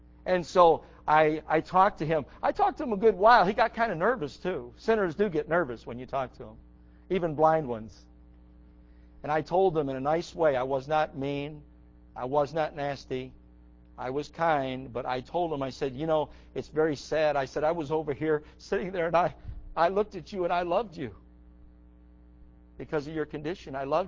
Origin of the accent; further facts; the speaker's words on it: Buffalo, New York, United States; I know people in my hometown, Buffalo, New York, go to church every day.